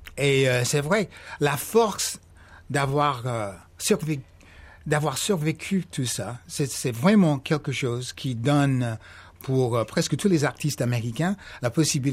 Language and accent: French; New Orleans, Louisiana, United States; born there; French is a second language; Moi, je suis né à la Nouvelle-Orléans en 1944.